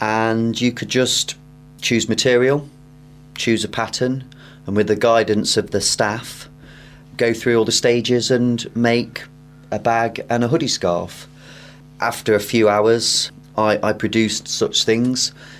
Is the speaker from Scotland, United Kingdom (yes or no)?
no; Nottingham, East Midlands, United Kingdom; well, I'm from Nottingham originally.